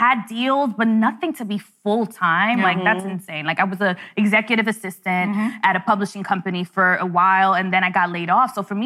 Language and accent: English; Brooklyn, New York, United States; I'd be like, I'm just from Brooklyn.